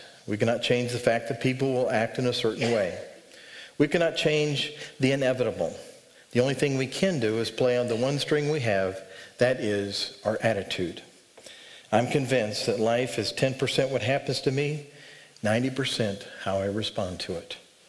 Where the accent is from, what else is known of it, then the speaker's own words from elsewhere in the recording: Montana, United States; I grew up in Montana. I went to school at Montana State University